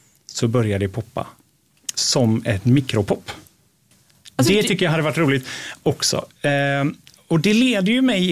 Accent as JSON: {"language": "Swedish", "region": "Västra Götaland County", "country": "Sweden", "accent": "Gothenburg dialect", "said": "Jag har ju göteborgska."}